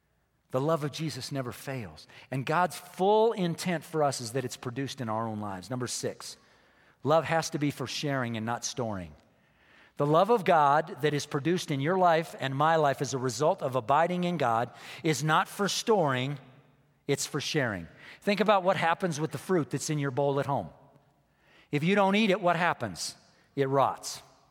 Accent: California, United States; I grew up in Southern California and real fruit in California tastes good. When I came to Colorado, I was disappointed

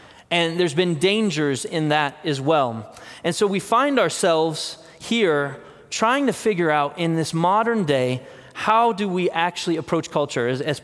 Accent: Colorado, United States; I'm not a surfer. I grew up in Colorado, but I can bodyboard all right.

